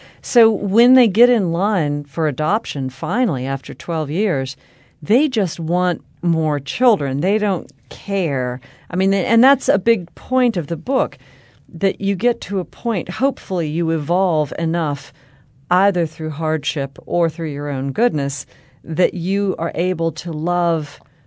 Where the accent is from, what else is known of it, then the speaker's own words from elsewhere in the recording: Nashville, Tennessee, United States; But you know, I'm from Nashville, Tennessee.